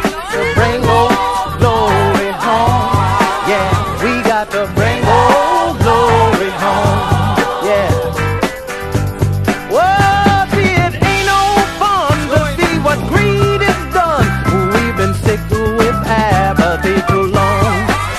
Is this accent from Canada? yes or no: no; United States; born there; I'm an American, I was born here, anybody like it or not.